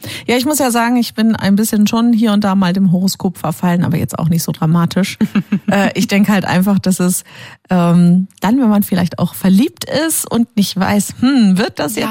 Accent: Heilbronn, Baden-Württemberg, Germany; wo ich aufgewachsen bin, in Heilbronn

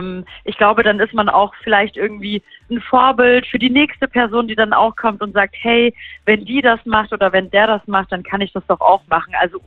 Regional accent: Stuttgart, Baden-Württemberg, Germany; born there; now in Freiburg, Germany; Ja, ich habe einen Migrationshintergrund. Meine Eltern sind in der Türkei geboren. Ich bin aber tatsächlich in Stuttgart geboren und dann quasi als Württembergerin nach Freiburg geflohen.

